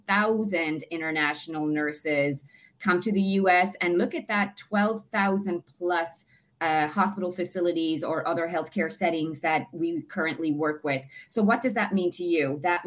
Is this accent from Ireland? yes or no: yes; Ireland; moved away as an adult; now in United States; Probably can tell from my accent, like Sinead, I am an immigrant as well, coming from Ireland. Arrived in the US